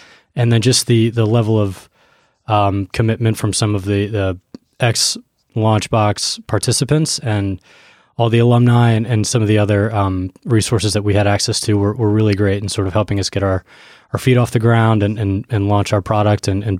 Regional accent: Washington, District of Columbia, United States; also born or lived in New York; I mean, I'm from the U.S. as well. So I grew up in Washington, D.C., graduated from Georgetown, and then moved up to New York to work as a financial analyst.

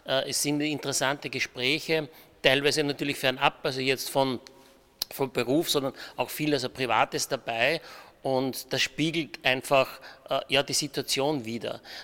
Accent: Fischlham, Upper Austria, Austria; Ich bin ja in der Nähe von Wels in Fischlam aufgewachsen. Also da ist das mein Heimatort

